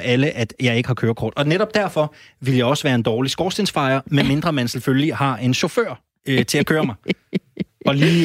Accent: Jutland, Denmark; da jeg var barn og boede i Jylland, jeg følte mig enormt misforstået i lokalsamfundet.

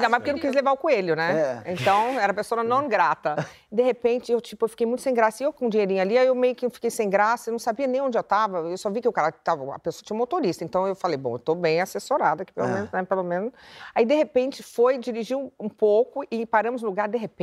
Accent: Brazil; Porque acho que a gente é brasileiro, sei lá, quer entender do coelho, né?

